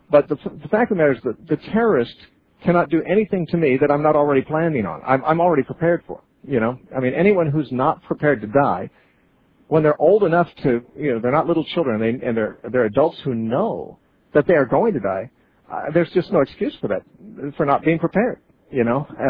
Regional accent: United States; born there; I love the fact that I have American, you know, that I was born in America and I have a place to live here

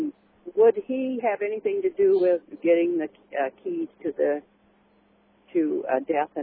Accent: Albany, New York, United States; I was raised around Albany

